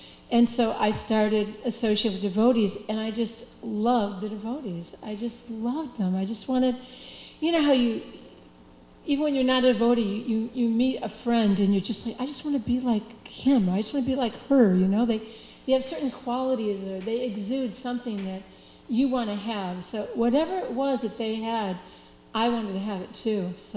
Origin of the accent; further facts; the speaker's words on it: India; in Ireland, we had gone to the temple. And I always avoided them on the streets because, you know, being an Indian, they would always approach us, you know.